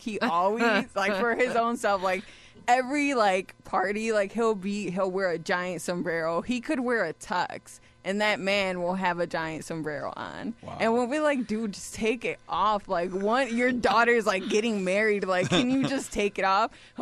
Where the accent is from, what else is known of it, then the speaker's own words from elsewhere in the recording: Chicago, Illinois, United States; I am from kind of close to Indiana, the Indiana border, but I'm still Chicago.